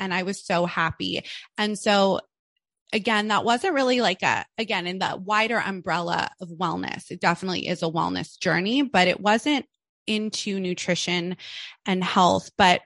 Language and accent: English; Malibu, California, United States; also live in Los Angeles. I was born and raised here. But I grew up in a very affluent beach community. I grew up in Malibu, California.